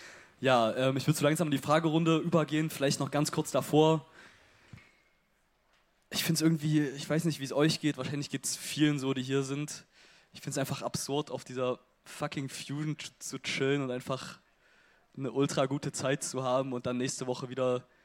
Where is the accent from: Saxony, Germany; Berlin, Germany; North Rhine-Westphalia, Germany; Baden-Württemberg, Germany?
Saxony, Germany; Zwickau; oder meine stabilen antifaschistischen Friends in meinem Heimatort Zwickau angreifen wollen